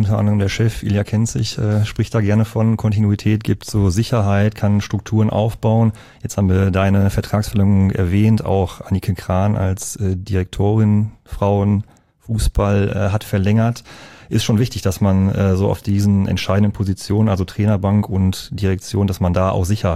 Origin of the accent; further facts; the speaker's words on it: Bochum, North Rhine-Westphalia, Germany; ich komme selbst aus Bochum-Wattenscheid